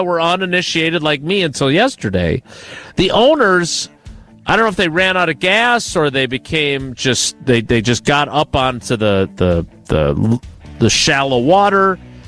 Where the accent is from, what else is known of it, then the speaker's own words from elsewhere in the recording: Milwaukee, Wisconsin, United States; Because I grew up in Milwaukee